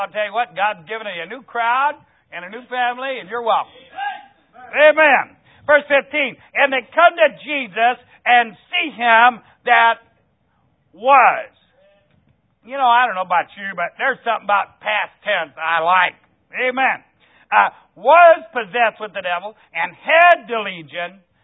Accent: Ohio, United States; It is getting to be fall, and we're from Ohio, so weather's similar.

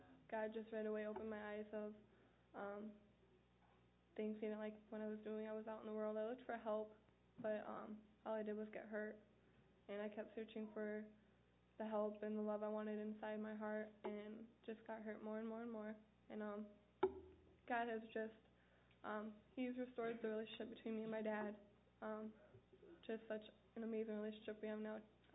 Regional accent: Michigan, United States; I'm 17. I'm from Michigan. I've been at the ranch almost 10 months now.

